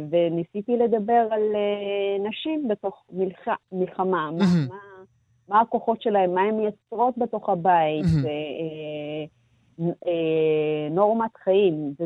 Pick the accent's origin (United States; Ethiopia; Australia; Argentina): Ethiopia; Hebrew is a second language; now in Israel; אני עליתי לארץ ומאוד ניסיתי להיות ישראלית, ללמוד את השפה ולתרבות ולהבין מה קורה פה, וגם מצאתי את עצמי כזה, מין, יש לי עליי איזושהי חבילה של להיות אתיופית.